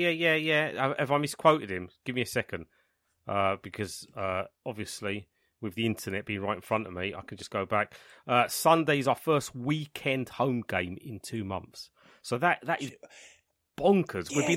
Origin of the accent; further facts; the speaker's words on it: England, United Kingdom; I think the fundamental problem with England is that we're English.